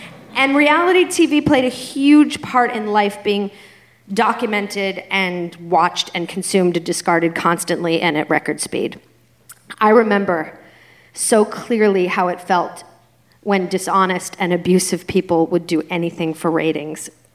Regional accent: Boston, Massachusetts, United States; born or raised there

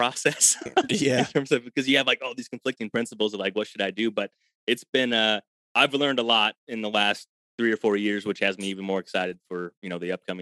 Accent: Illinois, United States; I'm from Illinois.

